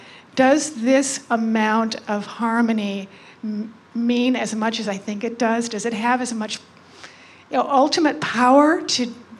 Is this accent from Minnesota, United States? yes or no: no; Connecticut, United States; When I returned after 3 days in Washington to my hometown in Connecticut